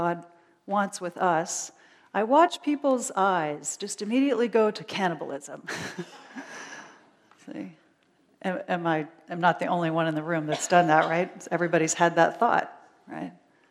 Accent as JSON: {"language": "English", "town": "Miami", "region": "Florida", "country": "United States", "tie": "born or raised there", "said": "was raised up in this diocese, was born and raised in Miami"}